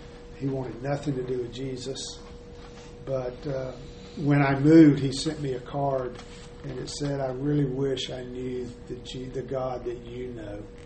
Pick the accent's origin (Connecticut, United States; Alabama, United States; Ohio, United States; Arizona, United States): Alabama, United States; Because I grew up in Alabama, and that's what we did. We shot guns all the time.